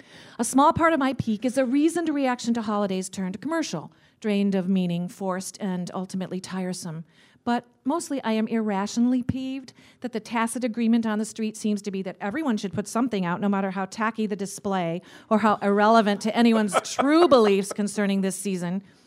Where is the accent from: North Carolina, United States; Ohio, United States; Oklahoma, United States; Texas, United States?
Ohio, United States; Cleveland; I grew up in Cleveland, where there is plenty of snow all winter.